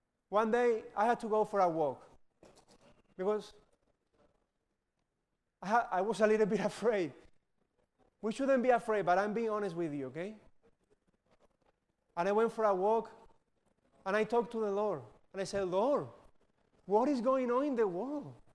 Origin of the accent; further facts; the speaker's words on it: Spain; English is a second language; I am from Spain.